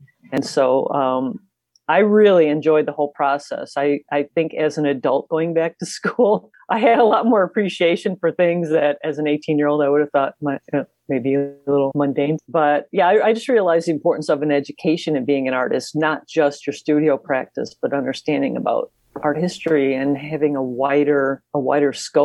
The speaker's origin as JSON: {"language": "English", "town": "Chicago", "region": "Illinois", "country": "United States", "tie": "born or raised there", "also_born_or_lived": "Northwest Indiana", "said": "I grew up in the Chicago and then Northwest Indiana area, and I never knew about IU Northwest"}